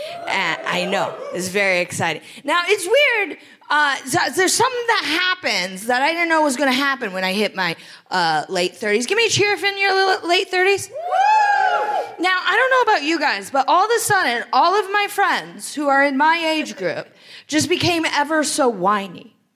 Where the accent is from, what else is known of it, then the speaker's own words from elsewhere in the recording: Greenville, Ohio, United States; now in New York City, United States; because I was told growing up in Greenville, Ohio, in order to get into a very good university